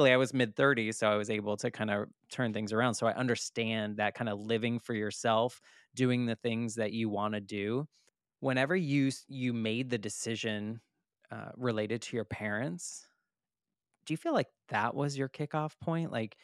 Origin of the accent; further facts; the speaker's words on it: Boston, Massachusetts, United States; I'm from Boston, so I get the New England.